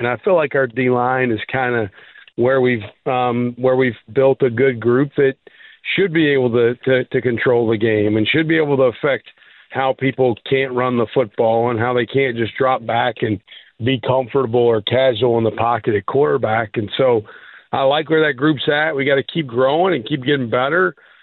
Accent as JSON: {"language": "English", "region": "the South", "country": "United States", "said": "We're from the South. My mom and dad both grew up in Jackson, Mississippi. I got family, you know, Mississippi, Alabama, Louisiana, East Texas."}